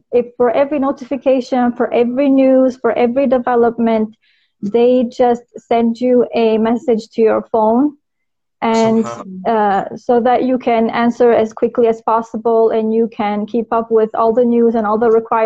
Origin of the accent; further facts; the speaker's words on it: North Macedonia; now in Saudi Arabia; Originally, I'm from Macedonia.